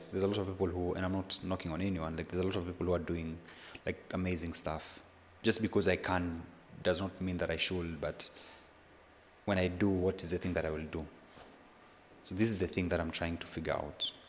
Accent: Kenya; it's this podcast sort of becomes me championing what it means for me being a Kenyan.

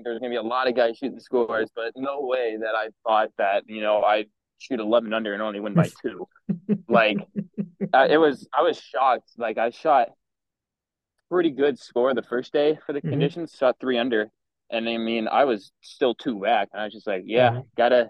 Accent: Bettendorf, Iowa, United States; Yeah, so born and raised in Bendorf, Iowa. Going to be a junior in this upcoming year at Pleasant Valley High School.

